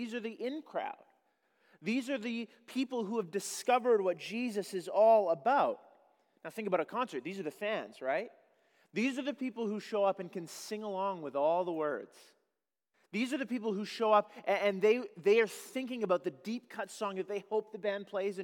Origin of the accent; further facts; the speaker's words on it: Kamloops, British Columbia, Canada; She says one of the things she most regrets when we were growing up in Kamloops is that in 2010, when the Olympics took place in Vancouver, 4 hours down the road, not far at all, we didn't go.